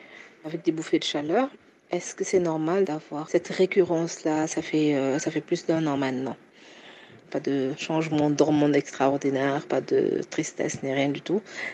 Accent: Dakar, Senegal; j'ai 47 ans, je suis de Dakar.

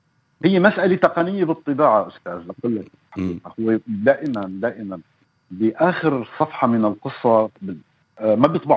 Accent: Syria; يعني مو بس نحن 23 مليون كسوريين يعني

